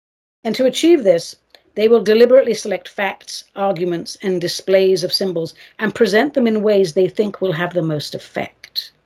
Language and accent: English; United States; I am an American and very proud to be so